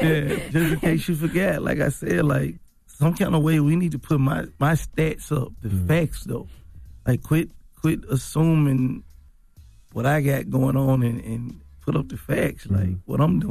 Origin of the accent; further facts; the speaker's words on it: Memphis, Tennessee, United States; And we ain't all from the same hood. You know what I'm saying? Like, I'm from North Memphis.